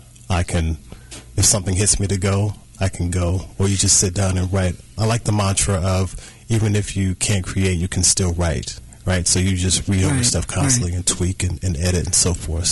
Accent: Texas City, Texas, United States; born there; now in Kansas City, United States; I wasn't born in Galveston. I was born in Texas City.

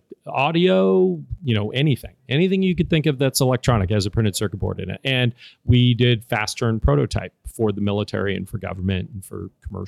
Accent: California, United States; And I moved with them from Southern California back up to my home in Northern California, where I'm originally from.

